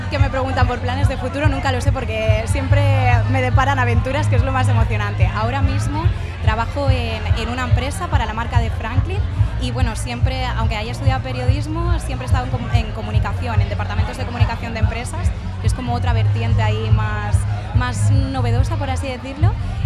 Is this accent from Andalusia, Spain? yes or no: no; Alcoy, Valencian Community, Spain; yo soy de Alcoy realmente y bueno, son mis segundas fiestas aquí